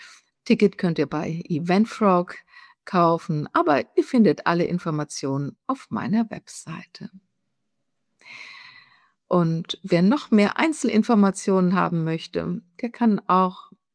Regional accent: Frankfurt, Hesse, Germany; ich komme ja aus Frankfurt

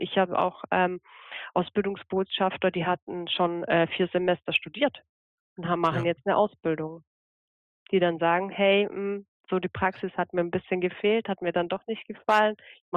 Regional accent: Croatia; first language Croatian; German is a second language; dementsprechend aus Kroatien und dann würde ich 3 Monate dahin gehen.

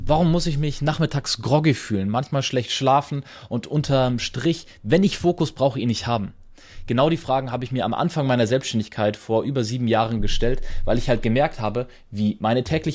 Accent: Bavaria, Germany; Ich komme tatsächlich aus der Region bei Rosenheim, da unten, wo das hergestellt wird.

